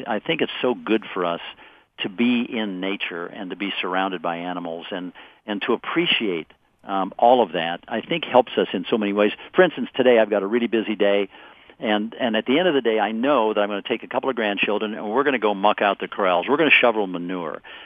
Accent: Minnesota, United States; It was cold. It was cold. I mean, that's the most important thing. It was really cold. I was born in poverty, and we grew our crops and we grew our gardens

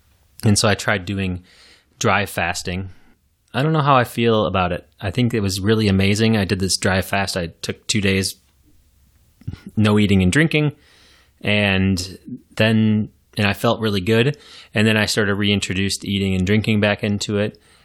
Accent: Minnesota, United States; I mean, I grew up in Minnesota. I know what cold is

